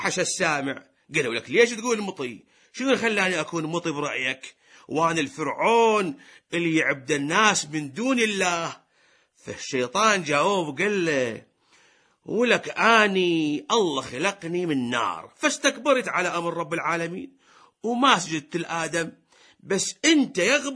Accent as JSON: {"language": "Arabic", "country": "Iraq", "said": "انت عراقيين وإحنا عراقيين،"}